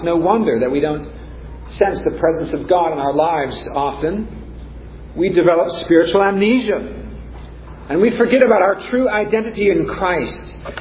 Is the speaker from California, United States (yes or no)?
yes; Santa Clara, California, United States; The forces of Menlo Park, California, not too far from where I grew up in Santa Clara